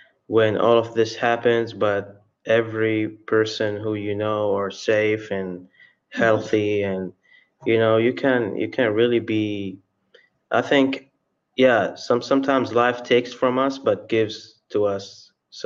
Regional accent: Saudi Arabia; English is a second language; now in Delaware, United States; I'm from the Kingdom of Saudi Arabia. I came to Deltek to study electronics engineering technology, and to particularly Delaware

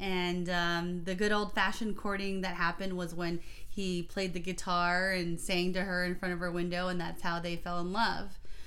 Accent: Grand Prairie, Texas, United States; English is a second language; also born or lived in Philippines; I grew up after living in the Philippines for the first 5 years and moving to Dallas, Texas. I lived in a suburb called Grand Prairie, and that's where I really didn't know anything. I didn't know English.

